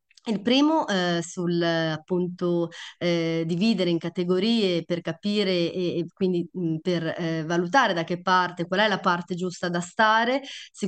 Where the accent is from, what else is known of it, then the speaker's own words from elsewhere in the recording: Emilia-Romagna, Italy; E te lo dico anche da Romagnola, che dove c'è stato a maggio vediamo anche l'alluvione